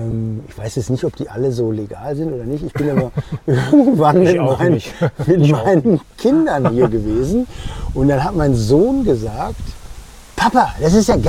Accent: Dortmund, North Rhine-Westphalia, Germany; Ja, also weil ich bin ja eigentlich jetzt gerade im Ruhrgebiet zu Besuch, in meiner Heimatstadt Dortmund.

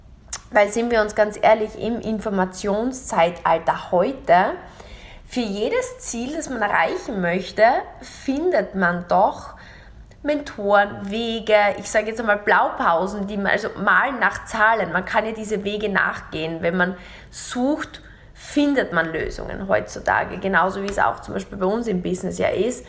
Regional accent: Dubai, United Arab Emirates; Denn ich bin gerade kürzlich aus Österreich und Deutschland zurückgekehrt, zurück nach Dubai, in meine Heimat.

